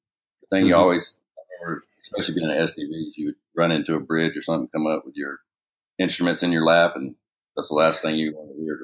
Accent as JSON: {"language": "English", "region": "Georgia", "country": "United States", "tie": "born or raised there", "said": "It's very similar to where I grew up in Georgia. It's all tree, big oak trees, ponds, rivers, very green all year long."}